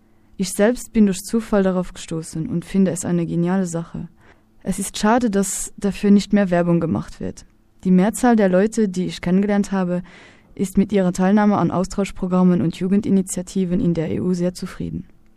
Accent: Luxembourg; now in Vienna, Austria; Ich stamme aus Luxemburg und bin derzeit mit dem Europäischen Freiwilligendienst in Wien. Im nächsten Semester möchte ich hier anfangen zu studieren.

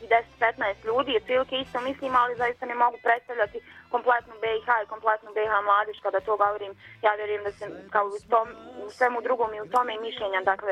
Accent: Bosnia & Herzegovina; ja sam iz Bosne i Hercegovine

